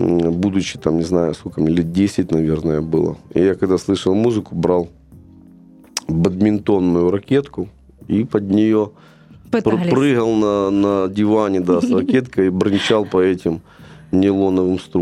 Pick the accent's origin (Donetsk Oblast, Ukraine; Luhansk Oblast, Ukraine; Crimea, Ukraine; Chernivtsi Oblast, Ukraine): Crimea, Ukraine; Тем более я из Крыма, а там как бы достаточно большое количество всегда было вокруг этого.